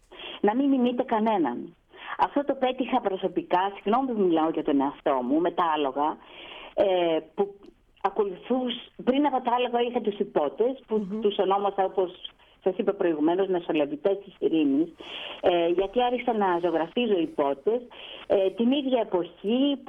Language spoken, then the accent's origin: Greek; Greece; Όμως, το να εκπροσωπείς τη χώρα σου, ακόμα και τον εαυτό σου σαν Ελληνίδα, σε μια μεγάλη τέτοια έκθεση διεθνή, είναι πάρα πολύ μεγάλο γεγονός.